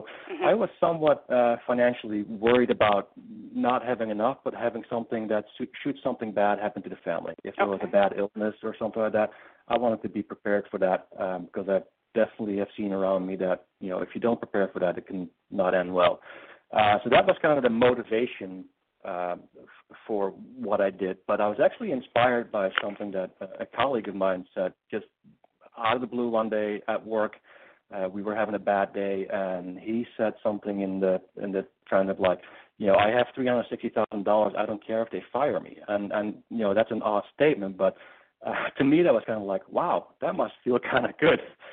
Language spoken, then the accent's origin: English; Eindhoven, North Brabant, Netherlands; English is a second language; now in United States; So like Milwaukee is to Chicago, that's where my hometown was, to another big city in the Netherlands.